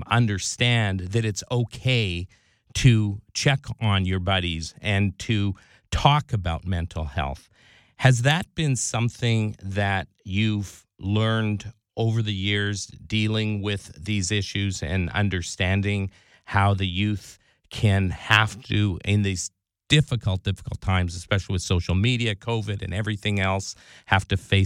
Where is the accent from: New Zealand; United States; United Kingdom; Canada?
Canada; My best friend growing up in Canada lost his 22-year-old son by suicide.